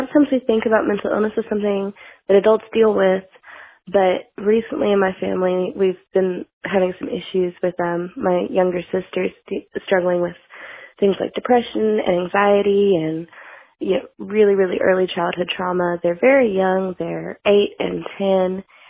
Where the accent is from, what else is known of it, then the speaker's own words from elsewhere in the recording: Tennessee, United States; Hi, Beth. Hi, Peter. … I'm from Tennessee.